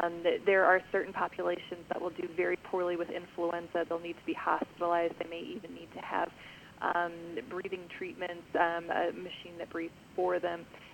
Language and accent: English; Indiana, United States; moved away as an adult; I was born and raised in Indiana, and I came out to Des Moines for medical school